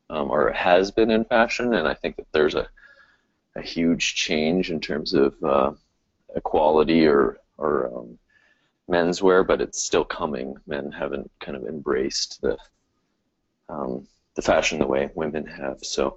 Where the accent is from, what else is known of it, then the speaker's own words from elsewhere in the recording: Vancouver, British Columbia, Canada; moved away as an adult; now in New York, United States; So my background is I grew up in Vancouver, Canada, and then I moved when I was 18 to New York